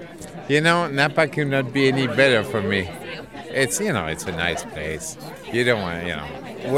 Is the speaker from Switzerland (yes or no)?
yes; Switzerland; also born or lived in Paris, France; now in United States; I was born in Paris, spent most of my life in Switzerland, and came here and came in the United States in 1977.